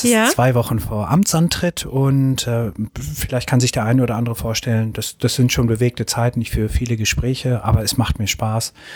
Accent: Soltau, Lower Saxony, Germany; ich komme aus der Stadt Soltau

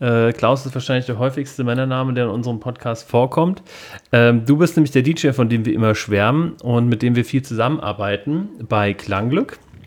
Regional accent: Rhineland-Palatinate, Germany; ich komme aus Kibo.

